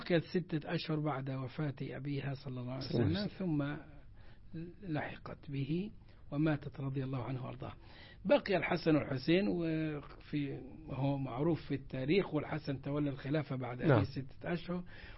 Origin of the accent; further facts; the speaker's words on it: Egypt; هؤلاء القراء يختمون القراءة عندنا في مصر